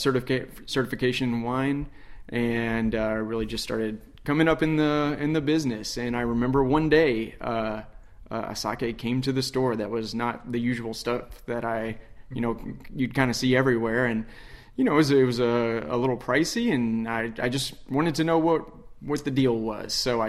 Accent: Sheridan, Arkansas, United States; also born or lived in Little Rock, Arkansas; I will tell that as an Arkansas native, born in Little Rock, and I grew up in Sheridan.

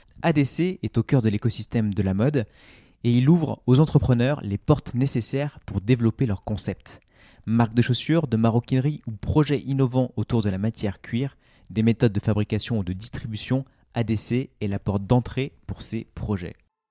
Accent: France; born there; Moi, je suis né en France.

